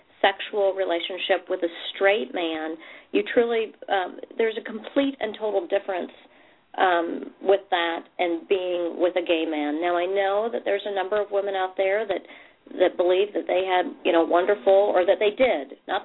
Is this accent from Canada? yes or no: no; Alaska, United States; Born and raised in Alaska. I live in Alaska. I'm 45 years old.